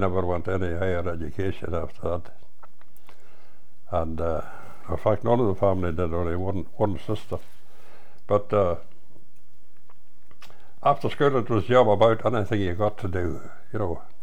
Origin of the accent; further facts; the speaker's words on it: Ireland; born there; Well, I was born in Fimore.